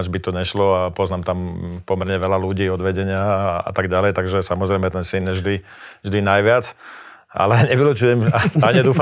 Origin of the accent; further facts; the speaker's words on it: Gelnica, Košice Region, Slovakia; now in Bratislava, Slovakia; už je to množstvo rokov, čo sme spoločne v Bratislave, ale ako si povedal, ja som rodák z Galnice, z východného Slovenska